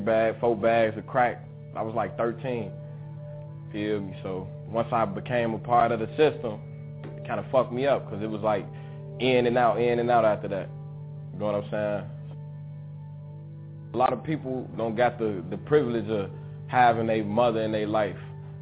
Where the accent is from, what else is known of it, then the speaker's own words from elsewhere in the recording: Chicago, Illinois, United States; Growing up in Chicago, it was like good and bad. Cause I had a lot of fun, but it's kind of dangerous having fun.